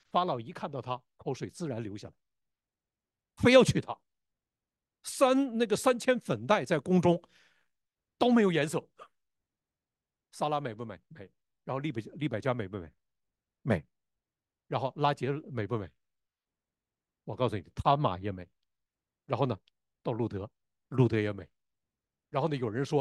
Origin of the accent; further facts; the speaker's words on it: Northeast China, China; 我在东北长大，我几乎没有见到过任何一个家庭当中。